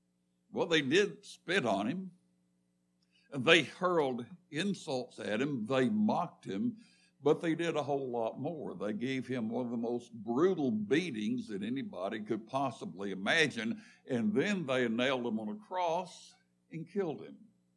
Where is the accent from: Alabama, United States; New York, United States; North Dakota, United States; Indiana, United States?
Alabama, United States; both of them are from my home state, the state of Alabama.